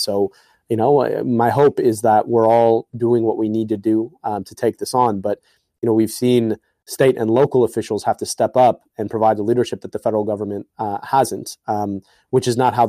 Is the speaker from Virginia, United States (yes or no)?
no; Michigan, United States; when I would travel between where I grew up in Southeast Michigan in Oakland County to Egypt